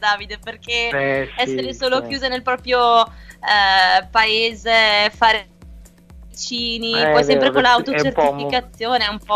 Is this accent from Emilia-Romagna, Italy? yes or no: no; Trentino-Alto Adige, Italy; io sono dal Trentino, vicino al lago di Garda.